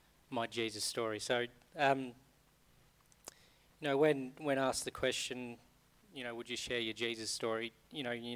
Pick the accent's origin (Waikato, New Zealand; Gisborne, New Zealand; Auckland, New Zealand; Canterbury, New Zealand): Gisborne, New Zealand; I was born in Gisborne, lived in Gisborne all of my life.